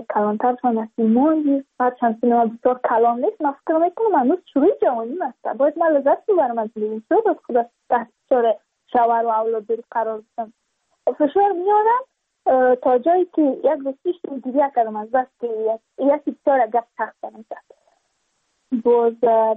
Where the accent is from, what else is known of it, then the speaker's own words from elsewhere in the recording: Badakhshan, Afghanistan; چون ما از بدخشان هستیم.